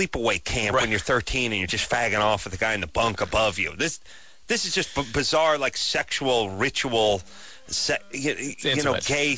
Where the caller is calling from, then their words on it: La Mirada, California, United States; Hi, I'm from La Mirada. Yeah, I'm outside. I'm looking at a thermometer.